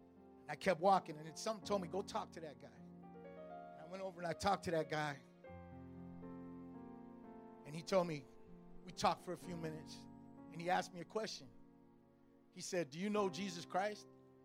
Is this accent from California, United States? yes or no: yes; Oakland, California, United States; See, I was raised in East Oakland, too. And I was gangbanging along with this brother.